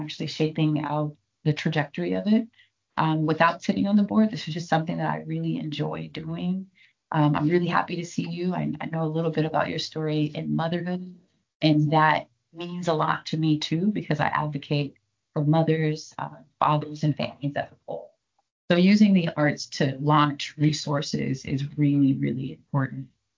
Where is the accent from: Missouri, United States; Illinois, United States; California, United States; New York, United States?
California, United States; Oakland; So I'm from Oakland. I'm a Bay native, and Emeryville has been really nice.